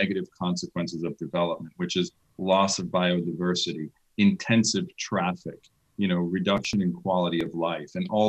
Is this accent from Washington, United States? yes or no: no; Miami, Florida, United States; It's a pleasure to be here with you in my hometown of Miami.